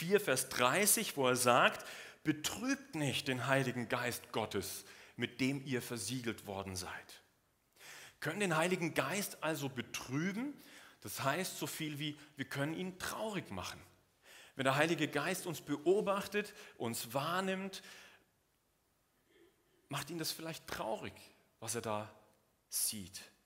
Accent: Bavaria, Germany; now in Switzerland; Ich bin aufgewachsen in Bayern, in der Nähe von München.

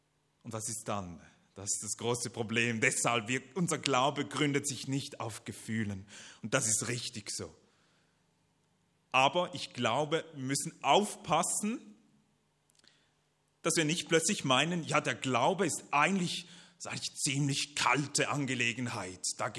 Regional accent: Basel, Basel-Stadt, Switzerland; Katrin kommt aus dem Graubünden, ich komme aus Basel.

